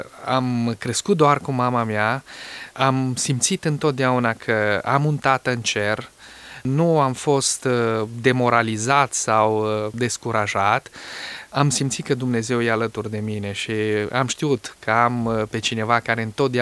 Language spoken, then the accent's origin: Romanian; Bobohalma, Mureș County, Romania; Eu am venit de la Bobohalma, de la Sad, din județul Mureș.